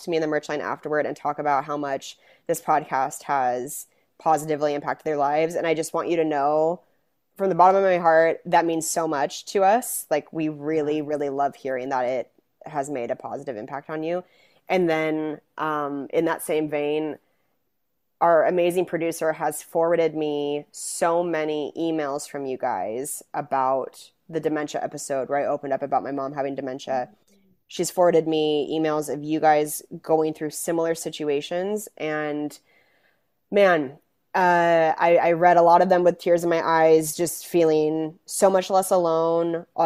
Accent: Spokane, Washington, United States; I'm from Spokane. I lived in Seattle when his album … came out

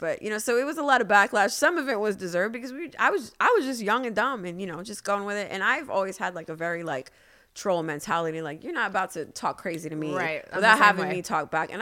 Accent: Queens, New York, United States; I grew up, you know, that apartment that I grew up in Queens, I mentioned that my dad was the super of the building.

